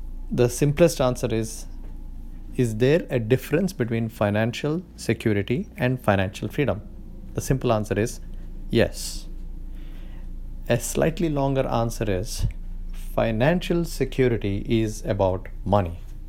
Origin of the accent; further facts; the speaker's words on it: South India, India; I'm from South Indian middle class where you make as much money as you can, spend as little as you can, and save as much as you can.